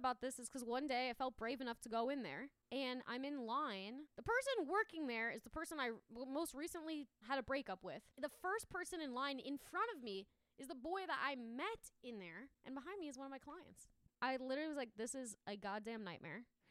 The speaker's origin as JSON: {"language": "English", "region": "New York", "country": "United States", "said": "Also a New Yorker. Wow. Also going to the goddamn Roosevelt Field Mall."}